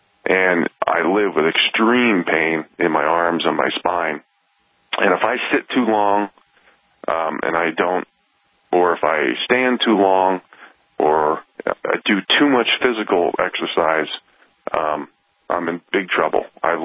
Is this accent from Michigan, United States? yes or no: no; New York City, New York, United States; I'm saying that because I came from the metropolitan area of New York City. Don't get me wrong. I love growing up in New York as a young person.